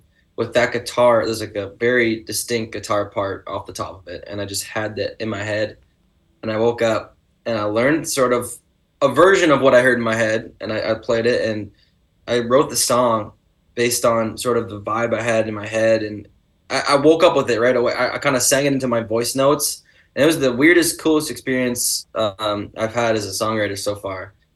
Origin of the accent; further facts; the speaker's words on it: Mildmay, Ontario, Canada; Mild May, my hometown, is in Bruce County. I grew up in Bruce County, riding those roads